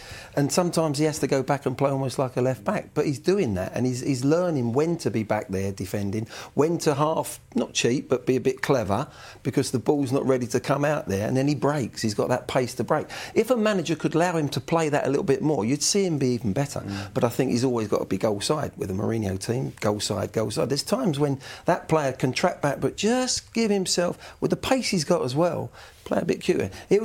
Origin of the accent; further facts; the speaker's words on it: England, United Kingdom; And I'm delighted he has, as an Englishman.